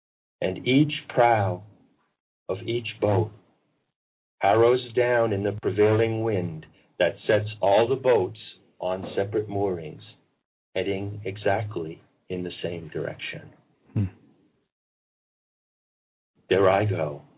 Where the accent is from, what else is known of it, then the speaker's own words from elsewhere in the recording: Maine, United States; I'm the kid from Maine, you know.